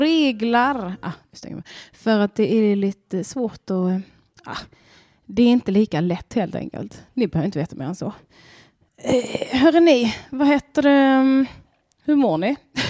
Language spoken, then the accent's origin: Swedish; Skåne, Sweden; För jag är från Skåne.